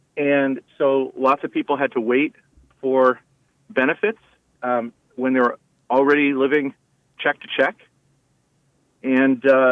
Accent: New Hampshire, United States; I grew up in New Hampshire, okay? Like, I'm an authentic product of New Hampshire. I went to Oyster River High School.

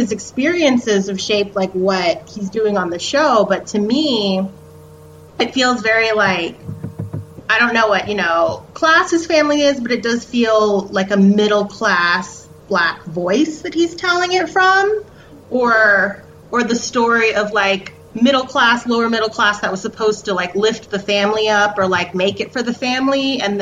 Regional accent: Stone Mountain, Georgia, United States; I'm from Stone Mountain. Like, I was raised in Stone Mountain

